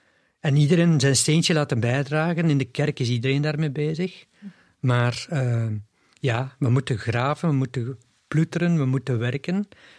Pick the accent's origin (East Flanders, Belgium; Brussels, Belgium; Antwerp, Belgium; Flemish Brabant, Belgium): East Flanders, Belgium; Oudenaarde; now in Leuven, Belgium; Ik woon al 40 jaar in Leuven. Ik kom uit Oudenaarde en ik heb nog altijd contacten met Oudenaarde.